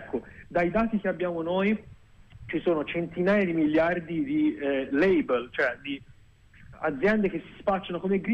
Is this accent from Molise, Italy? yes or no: no; Livorno, Tuscany, Italy; e lo dico perché sono livornese e ho vissuto lì.